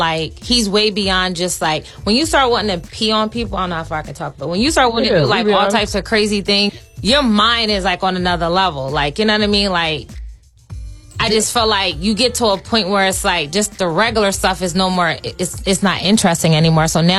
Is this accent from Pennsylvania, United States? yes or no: yes; Philadelphia, Pennsylvania, United States; I'm from Philly.